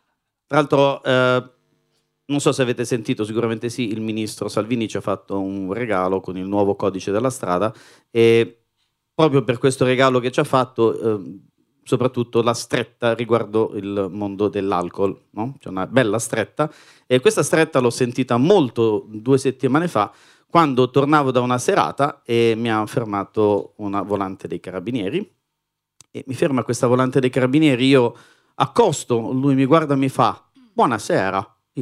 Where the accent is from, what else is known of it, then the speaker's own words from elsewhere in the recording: Calabria, Italy; Allora, io sono calabrese, vengo origini calabresi